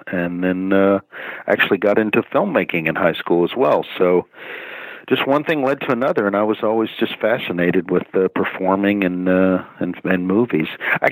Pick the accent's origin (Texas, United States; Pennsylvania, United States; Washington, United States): Texas, United States; Dallas; I grew up in Dallas, yeah, Dallas, Texas, yeah.